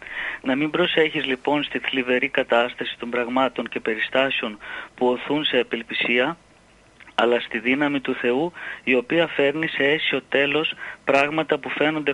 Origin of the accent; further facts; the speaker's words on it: Limassol, Limassol District, Cyprus; είμαι από τη Λεμεσό.